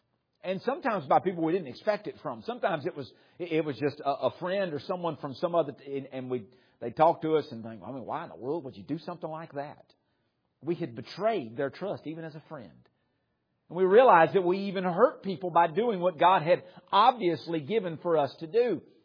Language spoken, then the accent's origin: English; the South, United States; you're in the Northwest or in the Midwest. I'm from the South.